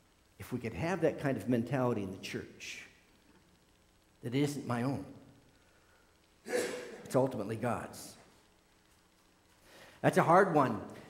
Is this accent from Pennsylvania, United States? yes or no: no; Michigan, United States; when I grew up in the Upper Peninsula there, just a few miles north of here